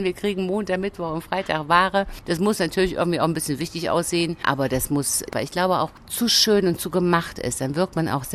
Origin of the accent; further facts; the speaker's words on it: Jena, Thuringia, Germany; born there; now in Dresden, Germany; Ich bin vor vielen, vielen Jahren hier mal geboren in Jena, bin aber seit 24 Jahren in Dresden zu Hause. Habe eine kleine Wohnung am Planetarium